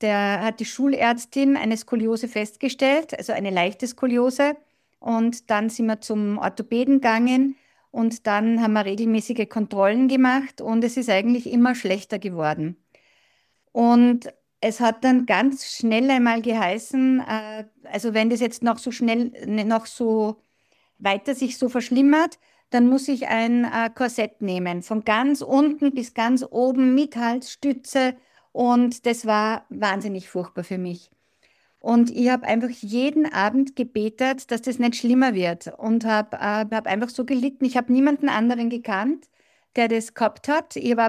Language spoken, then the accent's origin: German; Salzburg, Austria; Ich freue mich, dass ich da bin und ich bin aus Salzburg. Ich bin Österreicherin. Ich lebe dort mit meinem Mann und ich bin 56 Jahre alt.